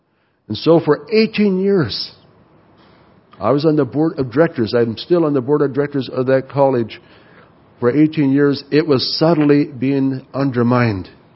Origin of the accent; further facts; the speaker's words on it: United States; Maybe they will despise me because I'm from America.